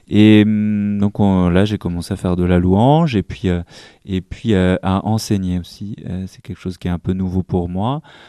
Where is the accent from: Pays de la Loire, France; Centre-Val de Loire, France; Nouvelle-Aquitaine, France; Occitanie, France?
Occitanie, France; now in Paris, France; je viens de la province, hein, je viens de l'Ariège, mais maintenant que je suis à Paris